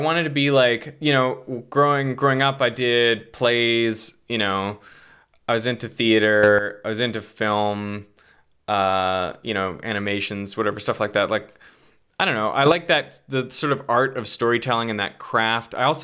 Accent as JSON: {"language": "English", "country": "Canada", "tie": "born or raised there", "also_born_or_lived": "South Africa", "moved": "as an adult", "lives_now": "Australia", "said": "So I'm mostly Canadian, but I also have sort of pieces of Australia, South Africa. And so I grew up in Canada."}